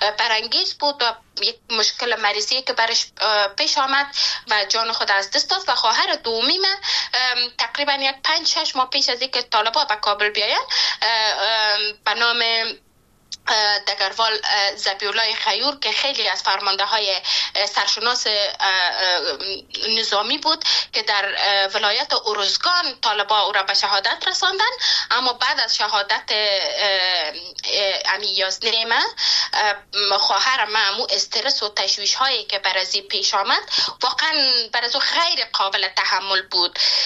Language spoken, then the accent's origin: Persian; Panjshir, Afghanistan; born there; نتانستم که به پنجشیر برم و جایی که من زادگاهم است